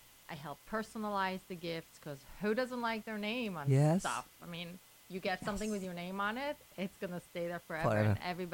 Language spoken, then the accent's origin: English; Israel; I'm from Israel, and my name in Hebrew means ray of light.